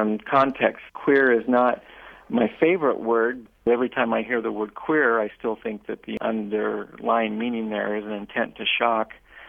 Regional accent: United States; I identify myself as an American, and most importantly, I identify myself as a human being.

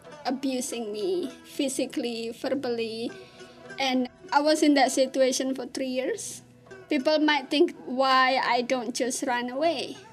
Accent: Malang, East Java, Indonesia; I was born and raised in Indonesia in a small city in East Java called Malang. My parents, both my mother and my father, are farmers.

